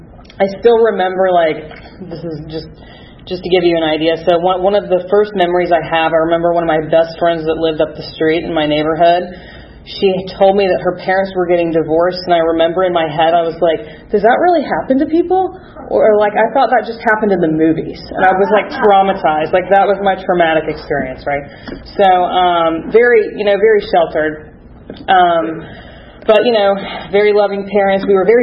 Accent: Georgia, United States; I was born, and I'm born and raised here in Georgia. I grew up in Gwinnett County. Come from a very stable, loving family.

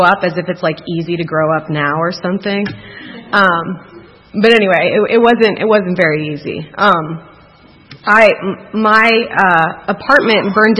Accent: Atlanta, Georgia, United States; born there; So I was born in Atlanta, and alcoholism runs on both sides of my family as far as the eye can see

